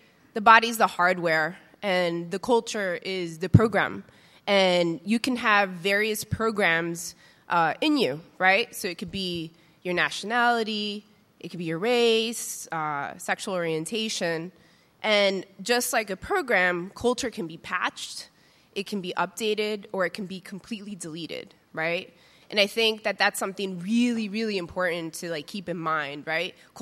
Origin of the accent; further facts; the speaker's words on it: Bronx, New York, United States; also born or lived in Yonkers; I'm a native New Yorker. I grew up in the Bronx and Yonkers.